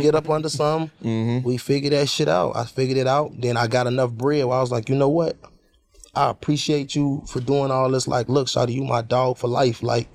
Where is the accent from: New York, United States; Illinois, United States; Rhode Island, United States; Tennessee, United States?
Illinois, United States; Chicago; I'm from Chicago, so a lot of things that we think play out, we think the furthest play out.